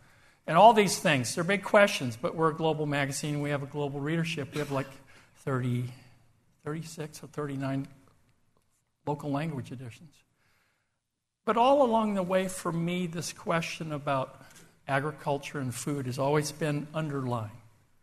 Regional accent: Oregon, United States; So I grew up in the Willamette Valley of Oregon on a farm. This is where I was when I was a little over a year old, just south of Portland.

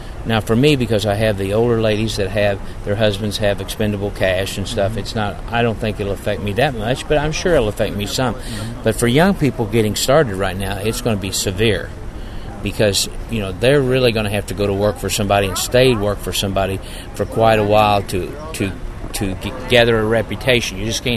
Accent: Aubrey, Texas, United States; Well, I'm from Aubrey, Texas, and I've been in the Appaloosa business since I was 16, and I will be 60 this year.

